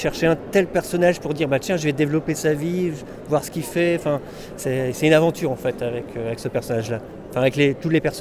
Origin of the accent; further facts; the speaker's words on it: Auchel, Hauts-de-France, France; also born or lived in Marles-les-Mines; J'habite Noël Godot et je suis originaire d'Auchel, de Marlémine.